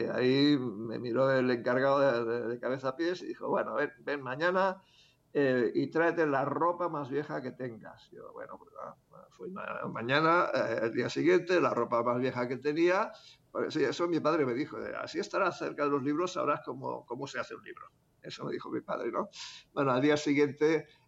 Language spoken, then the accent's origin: Spanish; Barcelona, Catalonia, Spain; now in Madrid, Spain; Sí, aunque ahora resido en Madrid. Yo nací en Barcelona y mi infancia la pasé en un barrio que en esa época era bastante conflictivo, ahora aún lo es, que es el Raval.